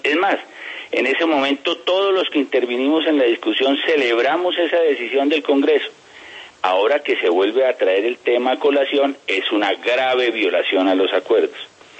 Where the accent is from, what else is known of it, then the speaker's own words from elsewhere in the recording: Colombia; quiero hablar como colombiano en este momento